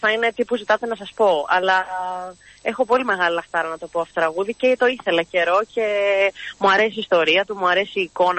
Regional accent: Arta, Epirus, Greece; Υπάρχει και ένα interaction που λένε στο χωριό μου στην Άρτα.

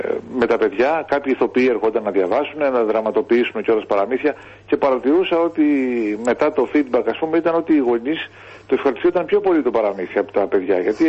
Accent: Meganisi, Ionian Islands, Greece; εγώ μεγάλωσα στο Μεγανήσι της Λευκάδας, σε ένα μικρό νησάκι.

